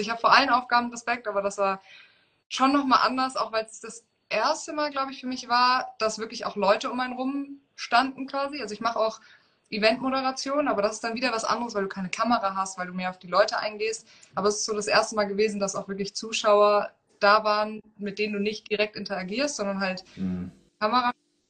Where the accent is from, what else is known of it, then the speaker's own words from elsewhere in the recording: Hamburg, Germany; Ja, nee, ich komme ja aus Hamburg.